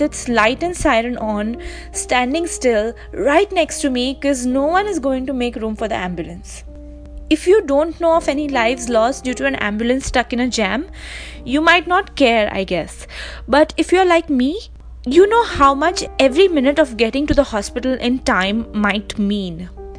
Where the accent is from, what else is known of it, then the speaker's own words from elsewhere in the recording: India; I am from India